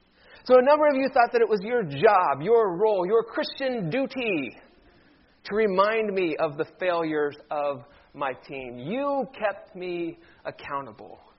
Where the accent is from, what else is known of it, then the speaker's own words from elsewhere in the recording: Cleveland, Ohio, United States; my hometown favorite baseball team, the Cleveland Indians, were in the World Series.